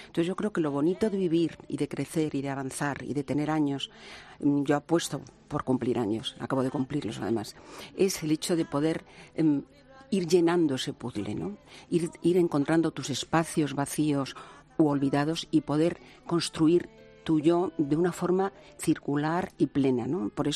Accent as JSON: {"language": "Spanish", "town": "Seville", "region": "Andalusia", "country": "Spain", "tie": "born or raised there", "said": "son canciones del sur, porque yo me crié en Sevilla"}